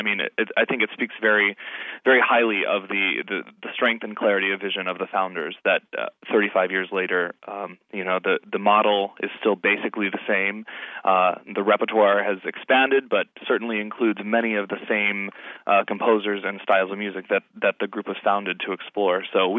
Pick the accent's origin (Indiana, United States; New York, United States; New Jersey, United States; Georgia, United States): Indiana, United States; I'm from the Midwest as well. I'm actually from Indiana, and lived there for a couple years before I came out this way.